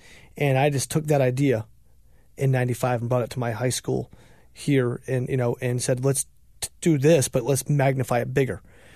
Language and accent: English; New Hampshire, United States; So I'm challenging New Hampshire, being my home state, to help us lead that charge.